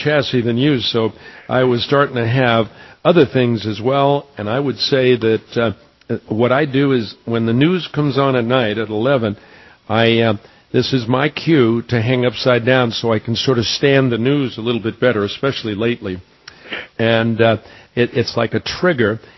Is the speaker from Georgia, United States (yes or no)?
no; New York, United States; I grew up in New York, and of course, when I was a kid, everybody had to box or you had to stay home, you know what I mean?